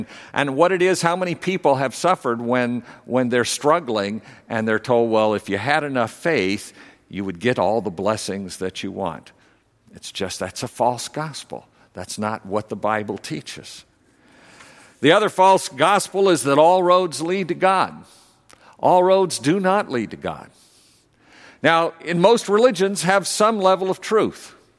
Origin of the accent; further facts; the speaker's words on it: the South, United States; I remember growing up in the South and hearing preachers on the radio